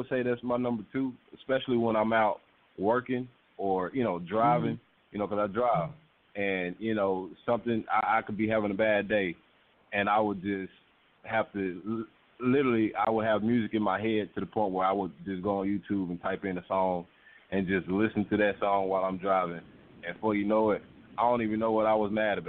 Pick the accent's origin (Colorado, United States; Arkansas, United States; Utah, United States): Arkansas, United States; I'm from Arkansas, so something happened at home